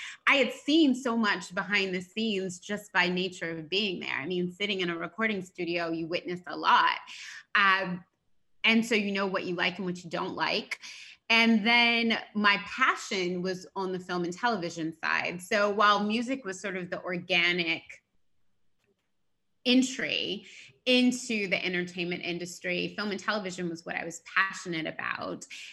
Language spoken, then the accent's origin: English; Atlanta, Georgia, United States; That all goes to growing up in Atlanta. So I'm from Atlanta. And I had the great pleasure of growing up in Atlanta in the 90s.